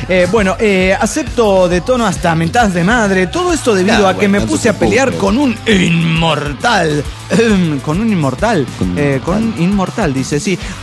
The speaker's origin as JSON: {"language": "Spanish", "town": "Chiapa de Corzo", "region": "Chiapas", "country": "Mexico", "said": "Que de aquí soy, de Chiapa de Corzo, lugar que tiene todo lo que Tuxtla Gutiérrez, Chiapas, la capital del estado, presume como suyo."}